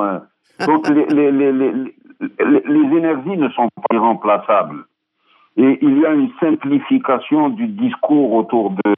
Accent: Algeria; je maintiens, je suis un Algérien, je suis un Africain, d'accord.

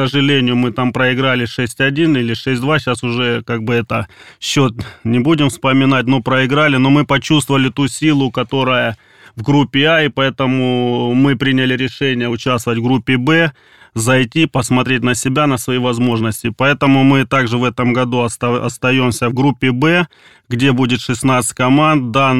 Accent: Sukhumi, Abkhazia, Georgia; у нас на родине, у нас в Абхазии, в городе Сухум

